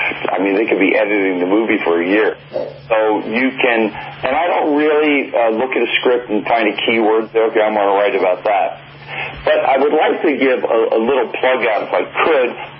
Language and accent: English; Silver Spring, Maryland, United States; also born or lived in Potomac; So I grew up in Silver Spring, Maryland, and Potomac.